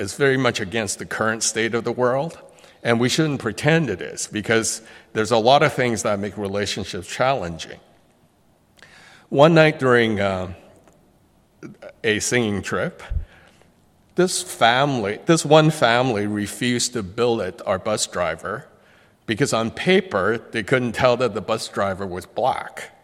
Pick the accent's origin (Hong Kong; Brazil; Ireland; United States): Hong Kong; But he also asked me why I came here. The moment I said I was from Hong Kong, he had this big smile on his face